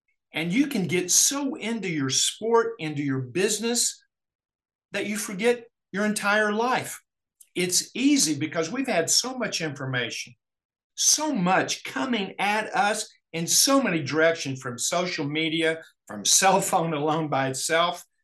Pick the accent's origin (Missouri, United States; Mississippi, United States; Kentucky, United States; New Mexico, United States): Kentucky, United States; But we're going to where I was raised in Appalachia. Muck Roberts Holler. From birth to third grade, I lived in a house that had a dirt floor, outhouse to go to the bathroom, well water.